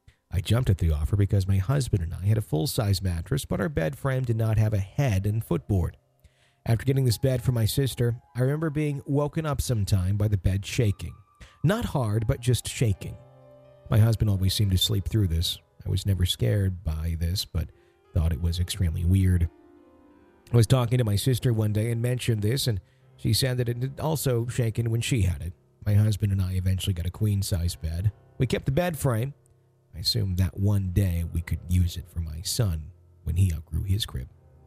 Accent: Fond du Lac, Wisconsin, United States; it was in between Green Bay and my hometown in Fond du Lac.

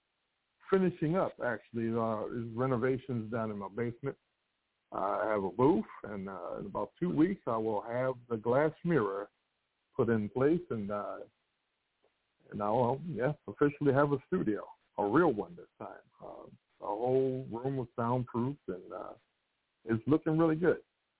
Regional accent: Baltimore, Maryland, United States; I'll start by saying I was born and raised in Southwest Baltimore.

